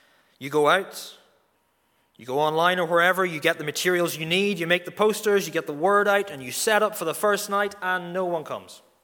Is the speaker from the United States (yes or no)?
no; Northern Ireland, United Kingdom; We're Northern Irish, so you'll have gone, no.